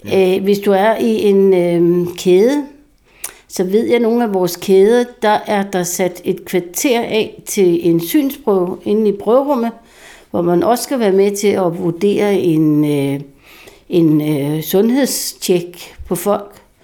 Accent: Næstved, Zealand, Denmark; Ja, jeg er Næstved-pige, og jeg har altid boet i Næstved.

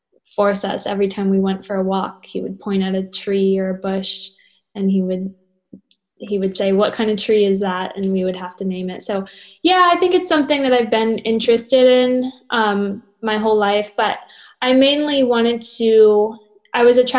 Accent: Florida, United States; I'm from South Florida. And so that's very popular down here.

